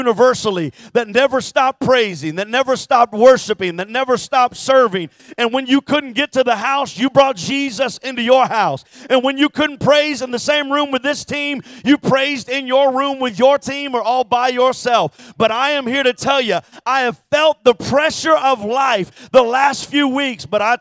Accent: Texas, United States; born a Texan. I thank God when people ask us where we're from, we don't say we're from the U.S. We say we're from Texas, right?

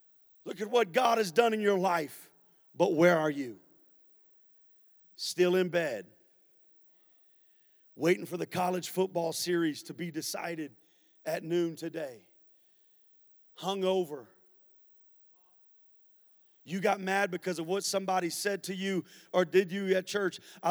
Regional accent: United States; I'm born and raised in the USA.

